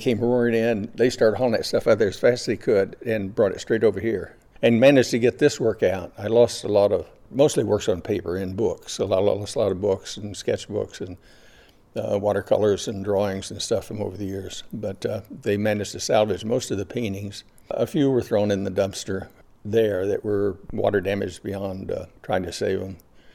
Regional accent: Texas, United States; Well, I grew up in Texas, and the thing that signified the landscape in the Southwest to me was the physical immediacy of it

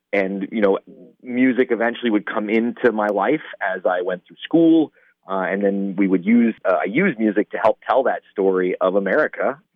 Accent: Pennsylvania, United States; So I grew up in Berks County, down near Reading, just north of Reading, Pennsylvania, on a small farm. Very Pennsylvania Dutch background.

